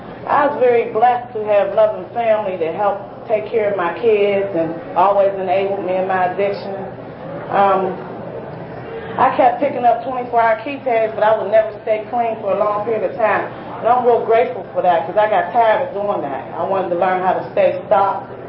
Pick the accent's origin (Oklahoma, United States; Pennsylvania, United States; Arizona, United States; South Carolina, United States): Pennsylvania, United States; Pittsburgh; I'm from Pittsburgh, and there's a lot of tragedy going on in my family.